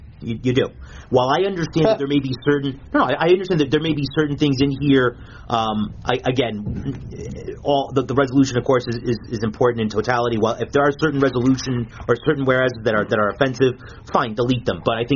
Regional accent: Poughkeepsie, New York, United States; born there; I thank God I was born in Poughkeepsie, New York.

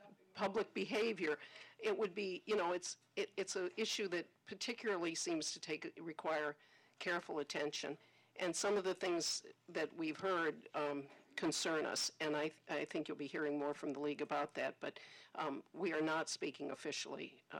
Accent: Marlboro, United States; I'm from Marlboro.

